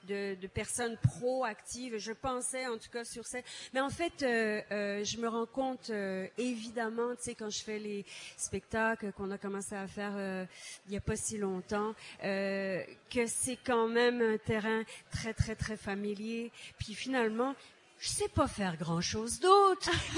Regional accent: Acadia, Canada; bon d'abord on est des Acadiens, hein.

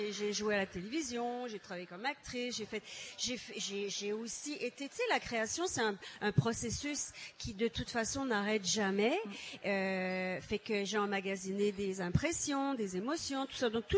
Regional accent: Acadia, Canada; bon d'abord on est des Acadiens, hein.

